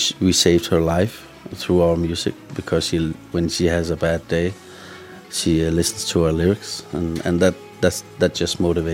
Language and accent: English; Nanoqdalik, Greenland; I was raised down in South Greenland in a little village called Nanoqdalik, which means the place with polar bears.